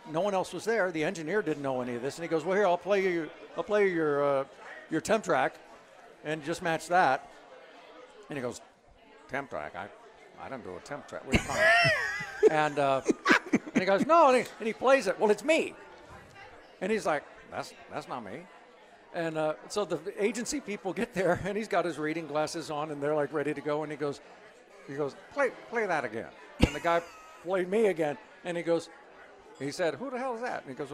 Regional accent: Prairie Village, Kansas, United States; now in Los Angeles, United States; I grew up in Prairie Village.

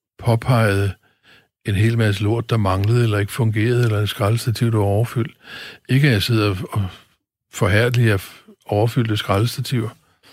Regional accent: Nyborg, Region of Southern Denmark, Denmark; I min hjemby, på min spiderplads, var den første danske festival.

